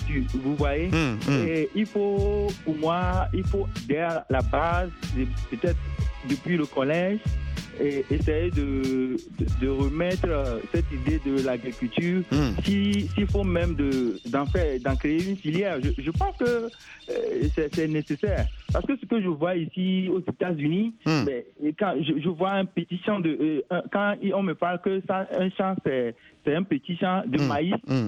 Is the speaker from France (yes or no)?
no; Kpalimé, Plateaux, Togo; moi, je viens du Togo.